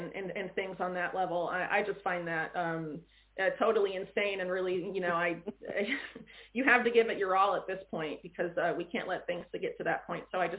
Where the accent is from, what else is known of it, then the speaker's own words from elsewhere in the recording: Florida, United States; moved away; I'm actually from Florida, which is one of like the most anti all of what's happening right now states. Maybe I should have just stayed put